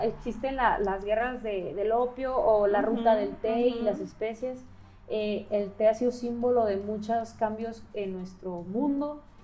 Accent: Mexico; yo he visto que como mexicanos ya hemos sido conocedores de nuestras plantas.

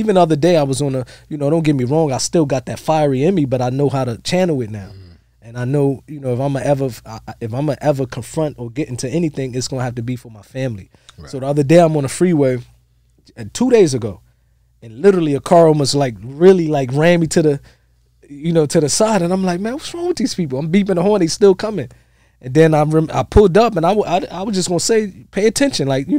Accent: United States; now in Saudi Arabia; okay, we're American, so we have something you don't have, and we going to extra American out.

